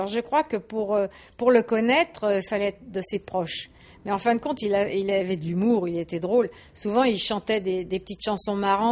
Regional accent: Paris, Île-de-France, France; parce que moi, j'étais de Paris, on dit oui.

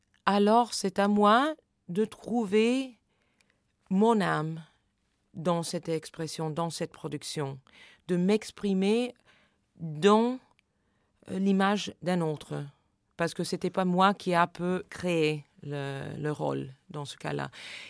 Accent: United States; French is a second language; parce que c'est quelque chose qui manque chez nous aux États-Unis, la connaissance de scène.

